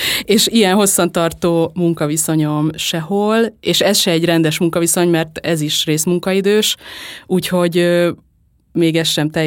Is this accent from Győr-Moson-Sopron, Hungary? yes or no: no; Veszprém, Veszprém County, Hungary; 0-tól 18 éves koromig Veszprém, ott laktam, és ott nőttem fel, ugyanabban a házban éltünk a családommal, meg a tesóimmal, és aztán Szombathelyre mentem főiskolára 18 éves koromtól 22 éves koromig